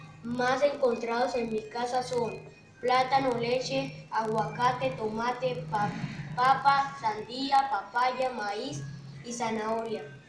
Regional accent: Apartadó, Antioquia, Colombia; soy de Apartado de Antioquia

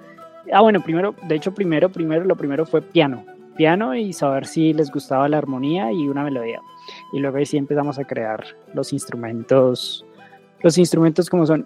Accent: Nobsa, Boyacá, Colombia; esta región donde yo vivo, donde yo soy de Nopsa, el Templo del Sol queda a 15 minutos de aquí en carro.

